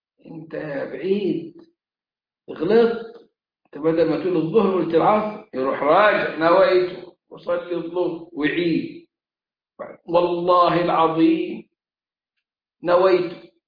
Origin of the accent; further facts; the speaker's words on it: Upper Egypt, Egypt; فكان الجماعة المالكية عندنا في الصعيد، صعيد مصر، يرفعوا أصواتهم بالنية.